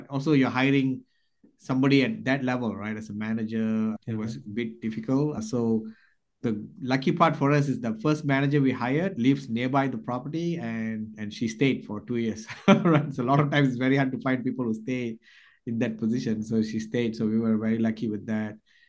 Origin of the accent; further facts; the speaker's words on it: Austin, Texas, United States; We are from Austin. My wife and I are from Austin.